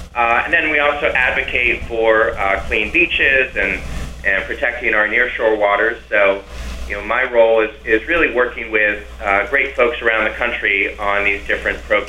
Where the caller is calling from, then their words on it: San Clemente, California, United States; I am calling in from San Clemente, California, so a little bit south of you.